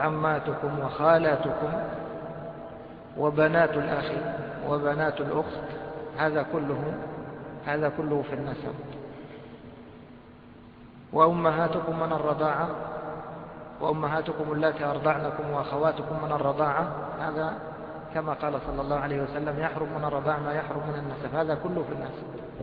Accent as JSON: {"language": "Arabic", "country": "Egypt", "said": "عندنا في مصر خاصة الأزهريين ممكن يقوم بالنعال وينزل فوق راسه."}